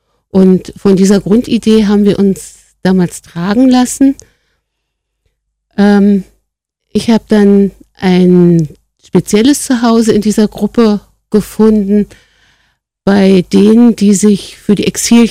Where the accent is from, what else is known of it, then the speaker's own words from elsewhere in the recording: Berlin, Germany; Ich bin in West-Berlin groß geworden